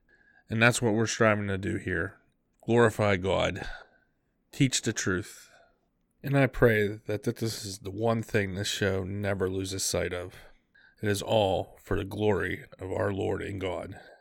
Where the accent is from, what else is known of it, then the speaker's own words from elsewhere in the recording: Pittsburgh, Pennsylvania, United States; I am from Pittsburgh, Pennsylvania. We're just outside in a small city called Washington.